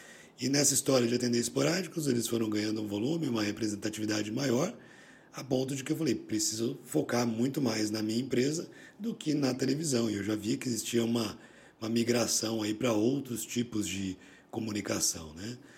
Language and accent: Portuguese; Campinas, São Paulo, Brazil; Eles se casaram, eu nasci lá em Campinas. E eu era o primeiro filho, né, e primeiro neto dos dois lados. E frequentei Campinas minha vida toda